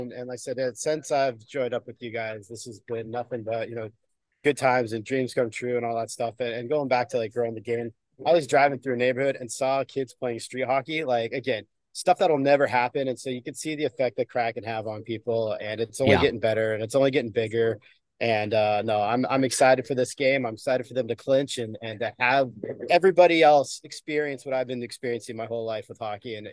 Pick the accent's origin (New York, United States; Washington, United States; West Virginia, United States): Washington, United States; Seattle; we'd go and be like, hey, we're from Seattle.